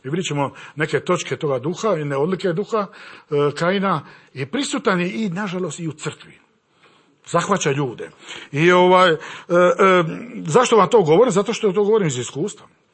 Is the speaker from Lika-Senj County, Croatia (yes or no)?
no; Split, Split-Dalmatia County, Croatia; now in Korčula, Croatia; Mi dolazimo sa Korčule, kao što je rečeno. Tamo smo već 5 godina i služimo Gospodu, evanđelje služimo na otoku. Inače smo iz Splita.